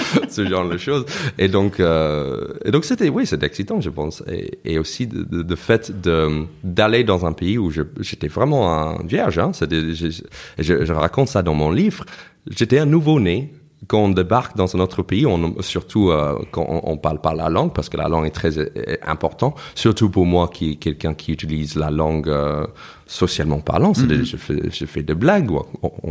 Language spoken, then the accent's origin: French; New York, United States; French is a second language; also born or lived in Toulouse; now in Paris, France; j'étais d'abord à Toulouse. Donc j'ai quitté New York pour aller à Toulouse